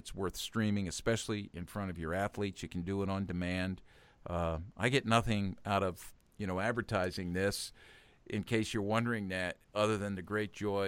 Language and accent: English; Philadelphia, Pennsylvania, United States; So I'm at the banquet, and I started, you know, I said, hey, I'm from Philadelphia